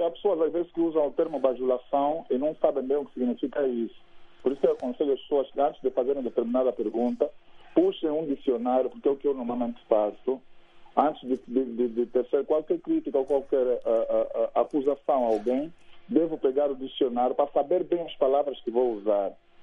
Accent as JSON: {"language": "Portuguese", "region": "Luanda", "country": "Angola", "tie": "born there", "said": "nasci no bairro Marçal"}